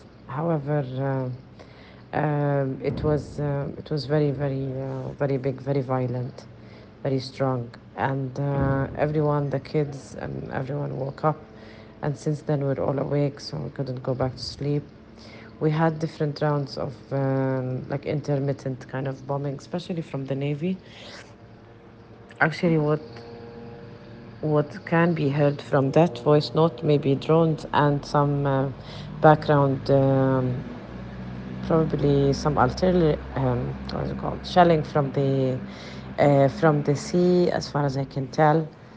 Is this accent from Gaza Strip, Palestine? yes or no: yes; Gaza City, Gaza Strip, Palestine; I live in Gaza City, in the western side of Gaza City, and I'm living with my family